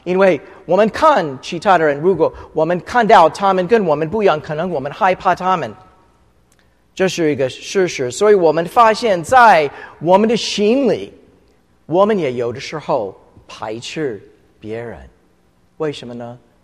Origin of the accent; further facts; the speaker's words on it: Florida, United States; 我不是加拿大人，我是美国人。因为我发现他对我很亲切，我愿意告诉他我是从佛罗里达州来的。所以我告诉他我也是基督徒。